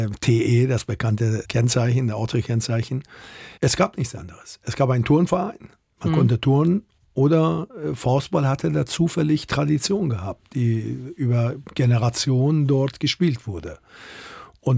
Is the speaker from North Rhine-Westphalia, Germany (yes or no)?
yes; North Rhine-Westphalia, Germany; ich bin ja im Westfälischen groß geworden, auf dem Land, die Nachkriegsgeneration.